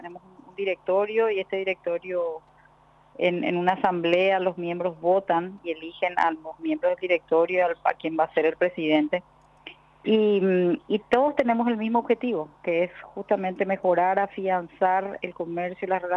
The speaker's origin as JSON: {"language": "Spanish", "country": "Paraguay", "said": "Esa es nuestra misión como paraguayos."}